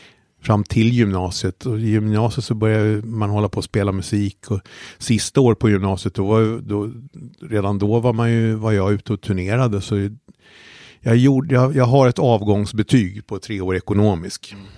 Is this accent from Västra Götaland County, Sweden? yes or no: no; Stockholm, Stockholm County, Sweden; jag växte upp på Vindö kan man säga. Och sen så bodde vi i Hagsätra och sen så när jag var 9 år så flyttade vi till Skärholmen. Och i Skärholmen bodde jag tills jag flyttade hemifrån och det gjorde jag när jag var 17 kanske.